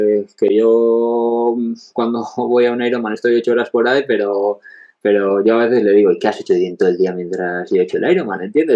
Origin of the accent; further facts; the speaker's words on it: Oñati, Basque Country, Spain; Una piedra que hay en el monte Aloña, que está arriba de mi pueblo de Oñati